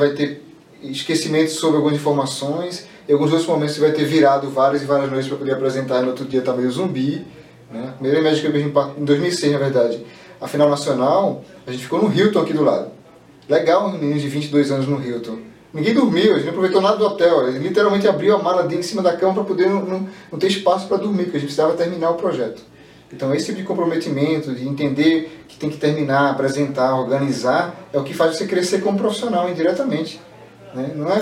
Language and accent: Portuguese; Pernambuco, Brazil; a gente é de Pernambuco